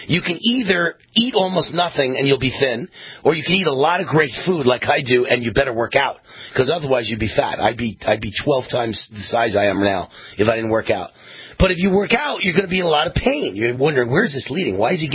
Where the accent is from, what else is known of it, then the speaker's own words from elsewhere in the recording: New York, United States; I'm from New York, from an all-Italian day, but I know Italian food.